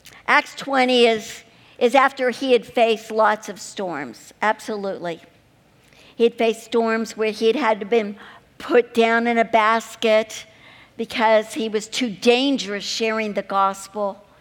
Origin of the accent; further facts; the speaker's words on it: Missouri, United States; I am from Missouri